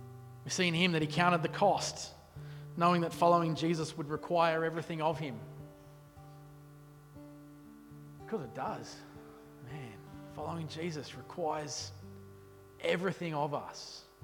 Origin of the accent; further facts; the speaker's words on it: Illawong, New South Wales, Australia; I grew up in Illawong, and that's the back end of nowhere, right?